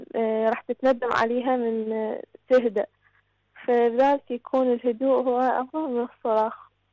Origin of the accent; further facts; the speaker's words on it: Iraq; من العراق.